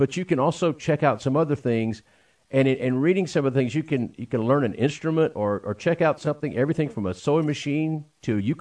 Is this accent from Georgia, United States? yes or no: yes; Dawson, Georgia, United States; I notice I get my hometown newspaper. I'm from Dawson, and I get the Dawson News every week.